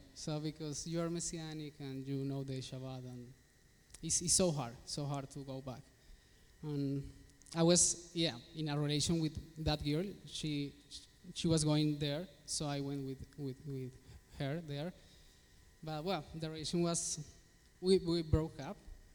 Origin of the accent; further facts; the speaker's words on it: Colombia; English is a second language; I'm from Colombia, South America. So far from here.